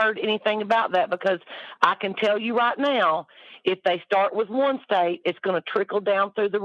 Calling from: Dandridge, Tennessee, United States; from Dandridge, Tennessee.

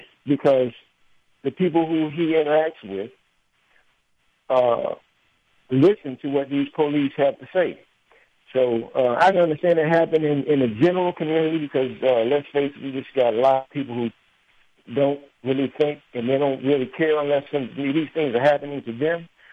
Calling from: Washington, District of Columbia, United States; Hello. Hello. I'm from Washington, D.C.

